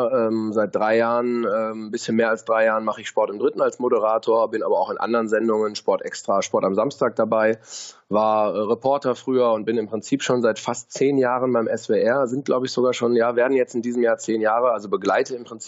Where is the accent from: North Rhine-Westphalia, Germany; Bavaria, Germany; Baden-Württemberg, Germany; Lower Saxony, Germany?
North Rhine-Westphalia, Germany; Bielefeld; born there; bin gebürtiger Bielefelder